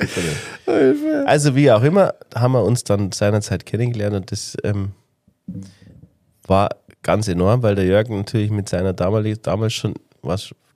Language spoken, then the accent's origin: German; Bavaria, Germany; und das noch als Bayer. Das war schon mal mein erster Trumpf, muss ich ganz ehrlich sagen, weil uns Bayern mag man fast überall.